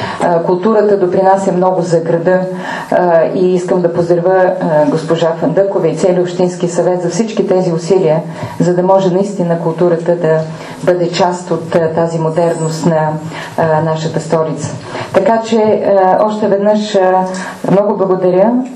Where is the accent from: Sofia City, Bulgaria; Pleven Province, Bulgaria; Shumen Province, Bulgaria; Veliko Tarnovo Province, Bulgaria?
Sofia City, Bulgaria; Sofia; за мен това е най-скъпото, защото наистина това е моя роден град